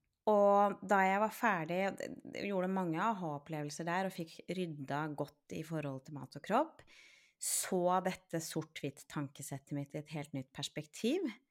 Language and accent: Norwegian; Hvasser, Vestfold, Norway; now in Tjøme, Norway; jeg er jo egentlig fra Hvasser, men nå bor jeg på Tjøme.